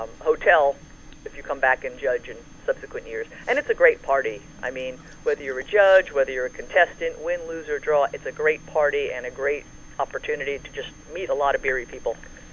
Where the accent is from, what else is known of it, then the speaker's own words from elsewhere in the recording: Northeast, United States; now in Norfolk, United States; Well, you know, I'm from the East Coast and the Northeast. I live now in Norfolk, Virginia